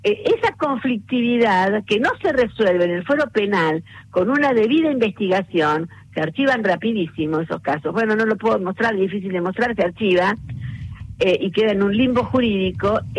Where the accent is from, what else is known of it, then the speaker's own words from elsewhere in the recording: Buenos Aires Province, Argentina; Yo soy bonaerense